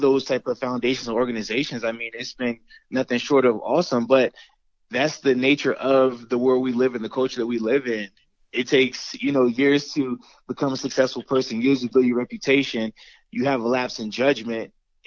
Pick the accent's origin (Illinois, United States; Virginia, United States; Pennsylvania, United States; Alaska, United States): Pennsylvania, United States; Pittsburgh; Pittsburgh, so that was a surreal moment for me during that phase as well, because he's another guy from my hometown, had success, had to overcome obstacles